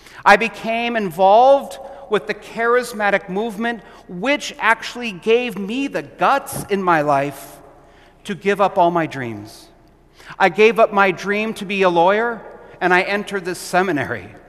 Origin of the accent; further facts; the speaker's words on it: Williston, United States; this is the sign that greets you when you enter my hometown of Williston.